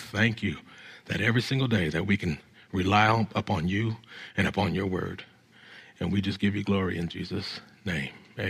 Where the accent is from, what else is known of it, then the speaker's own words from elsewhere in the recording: California, United States; you know, I'm from California